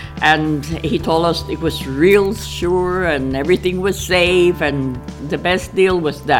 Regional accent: Puerto Rico; I am from Puerto Rico. I live here.

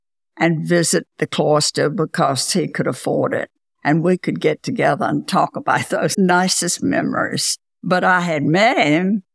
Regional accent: Virginia, United States; accent: Southern; I never lose it. They always know I'm from the South. They don't always know I'm from Virginia. Sometimes they'll think it's Texas and Louisiana and Charleston, places like that.

